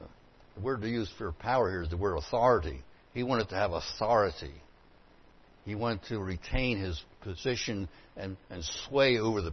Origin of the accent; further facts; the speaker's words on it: Philadelphia, Pennsylvania, United States; When I grew up in Philadelphia, there was a man who called himself Father Divine.